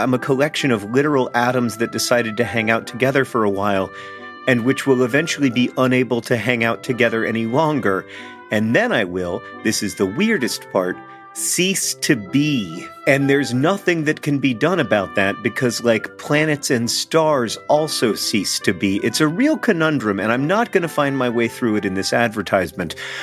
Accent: Poland; Also, shout out to Skemiweis, my hometown in Poland.

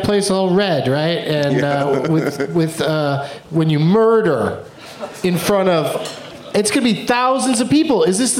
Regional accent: San Diego, California, United States; I grew up in San Diego, where for a while we had the Gulls.

